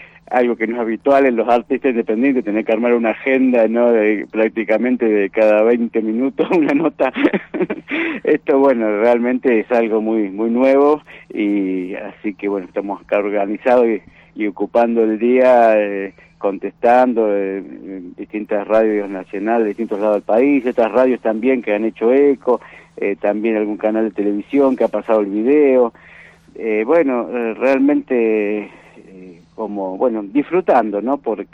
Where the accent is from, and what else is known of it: Argentina